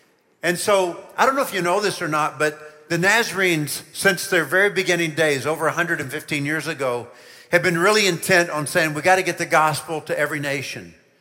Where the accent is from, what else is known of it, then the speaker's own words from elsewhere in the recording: Oklahoma City, Oklahoma, United States; I don't say … I'm from Oklahoma City, and I'm sacred.